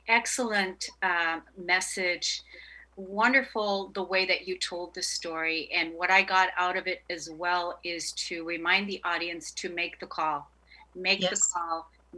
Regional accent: Germany; You and I actually have a lot of parallels because I'm from Germany.

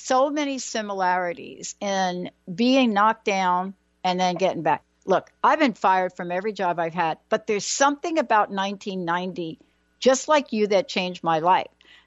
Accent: New York, United States; I'm from New York. We hang up on wrong phone numbers.

